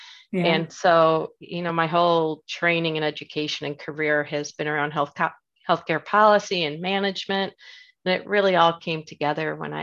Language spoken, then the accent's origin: English; Buffalo, New York, United States; also born or lived in Washington, D.C.; So, you know, I grew up in Buffalo and then went for my education down in Washington, D.C. So a little bit of a culture shock, but then absolutely loved it.